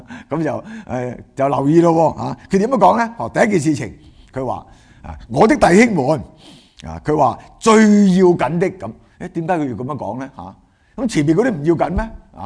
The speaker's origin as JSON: {"language": "Cantonese", "region": "Guangdong", "country": "China", "said": "唔好隨便發誓我哋廣東人話咩啊"}